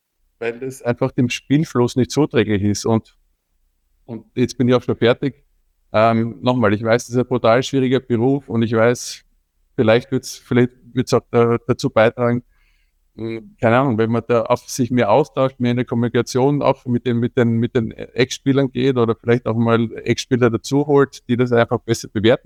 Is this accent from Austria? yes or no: yes; Austria; Mir kommt vor, wir haben einfach auch bei uns in Österreich, und da nehme ich mich damals auch nicht aus